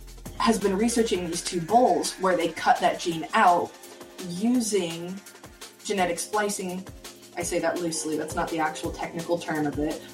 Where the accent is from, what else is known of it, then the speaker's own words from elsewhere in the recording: Washington, United States; It reminded me a lot of my home state, Washington, because all the trees are all mature, and so they canopy over.